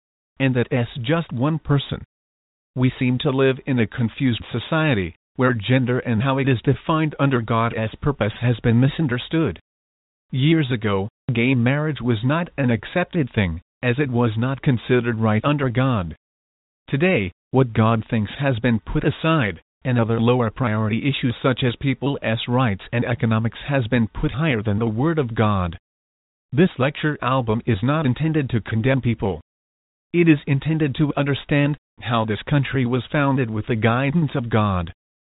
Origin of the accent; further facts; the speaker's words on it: Massachusetts, United States; in my home state of Massachusetts, the first state in the Union to approve gay marriage.